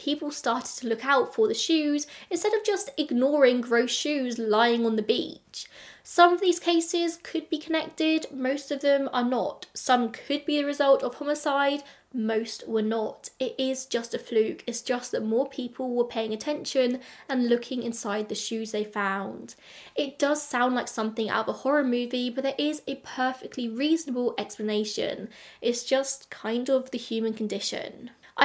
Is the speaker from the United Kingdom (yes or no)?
yes; United Kingdom; I'm British, I say trainers.